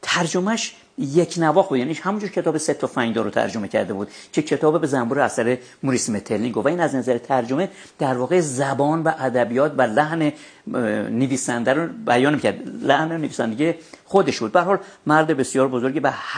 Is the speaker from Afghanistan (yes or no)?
no; Tehran, Tehran Province, Iran; من متولد 1320 در تهران هستم. اینی که اصالتاً تهرانی هستیم نمیدونم، ولی حداقل نسل پدری و مادری من تا پدر و پدر بزرگم تا اونجا که من دیدم و دیدم ساکن تهران بودن.